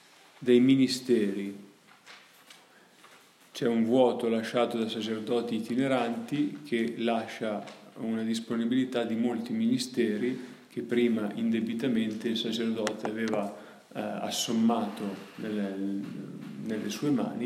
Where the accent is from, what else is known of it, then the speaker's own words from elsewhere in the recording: Legnano, Lombardy, Italy; io sono di Legnano